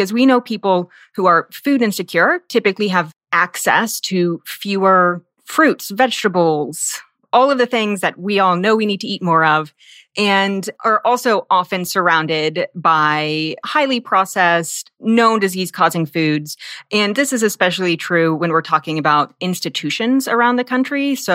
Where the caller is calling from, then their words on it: Kansas City, Missouri, United States; And I'm calling in from Kansas City